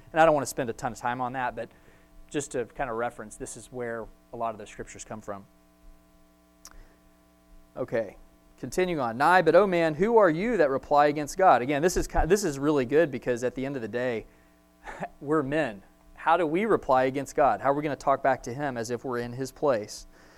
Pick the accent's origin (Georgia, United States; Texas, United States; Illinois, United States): Texas, United States; as an American with a family here in Texas